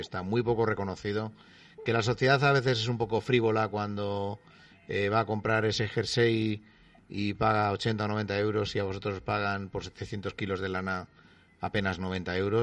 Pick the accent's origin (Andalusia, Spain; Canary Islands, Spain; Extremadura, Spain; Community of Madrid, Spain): Community of Madrid, Spain; Madrid; born there; yo nací en Madrid, pero yo entré en Madrid, pero Madrid no entró en mí.